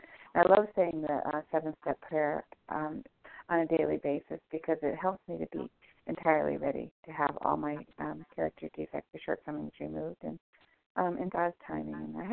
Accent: Washington, United States; I'm from Washington State, traveling to New York today

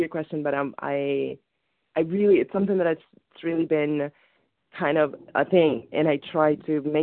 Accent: Dominican Republic; now in Westchester, United States; so I live in Westchester, and majority of the people, I'm Dominican, I'm from the Dominican Republic, and everyone, and I'm 28

